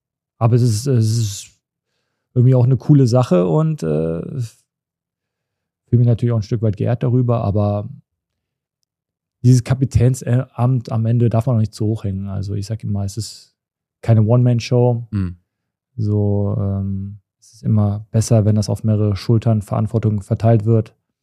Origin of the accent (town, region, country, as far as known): Cologne, North Rhine-Westphalia, Germany; born or raised there